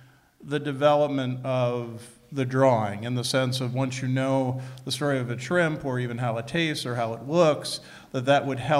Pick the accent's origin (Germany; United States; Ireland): Ireland; which isn't a lot, just being Irish, I guess is enough